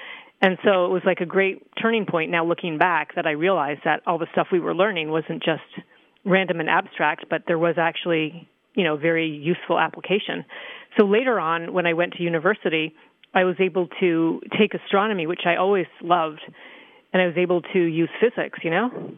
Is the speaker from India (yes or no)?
no; Toronto, Ontario, Canada; I grew up in Toronto, right in the city. literally probably a quarter of a mile away from the University of Toronto.